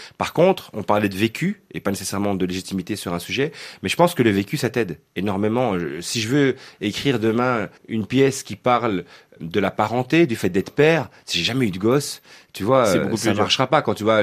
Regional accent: Belgium; je suis belge musulman.

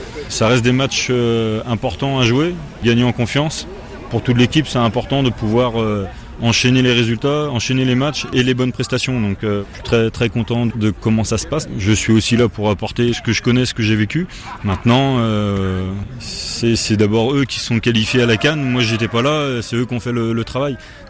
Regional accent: Antsiranana, Diana, Madagascar; mais Tana je connais pas trop, nous on est plus de Diego et on va dire le nord de l'île.

